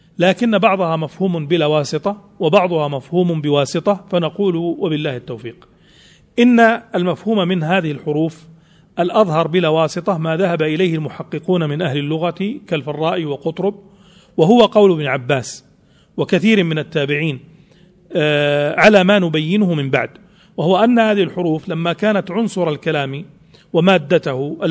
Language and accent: Arabic; Saudi Arabia; ويعني بتحقيقه في تحقيق عندنا في السعودية وفي تحقيق في مصر